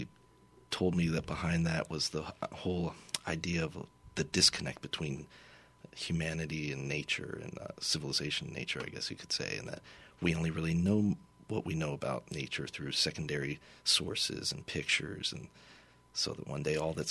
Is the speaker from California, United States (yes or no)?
no; Charlotte, North Carolina, United States; No, I'm actually from Charlotte, North Carolina.